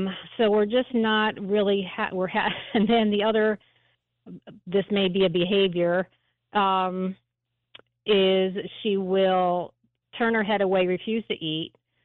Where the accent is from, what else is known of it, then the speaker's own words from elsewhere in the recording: New York, United States; I'm actually from the Hudson Valley, but helping out my daughter here with her dog.